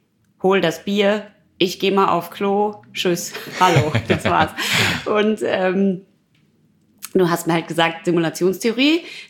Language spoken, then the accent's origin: German; North Rhine-Westphalia, Germany; Weil ich komme ja aus dem Ruhrpott